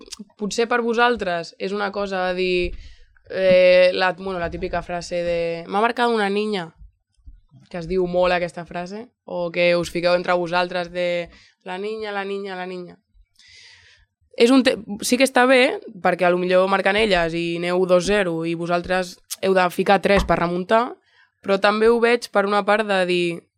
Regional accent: Castellar del Vallès, Catalonia, Spain; Jo he vingut aquí perquè sóc de castellà, jo sóc de castellà

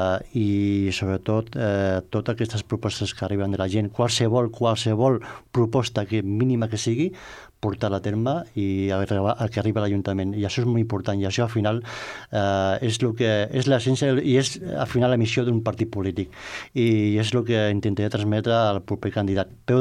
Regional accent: Castellar del Vallès, Catalonia, Spain; also born or lived in Sabadell; jo vaig néixer a Sabadell, però pràcticament, com que diu, m'he fet a castellà, m'he criat a castellà, perquè l'empresa de la meva família, des de que jo era petit, es van posar aquí a castellà.

